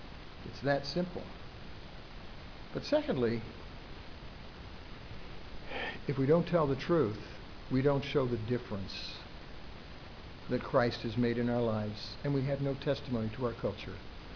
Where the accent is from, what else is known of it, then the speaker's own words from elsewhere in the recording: El Paso, Texas, United States; I grew up in the Southwest, El Paso, Texas.